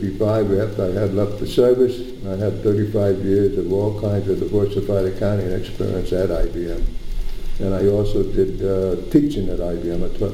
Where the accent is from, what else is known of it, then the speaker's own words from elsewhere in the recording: New York City, New York, United States; born there; I was born in the Bronx on February 11, 1930.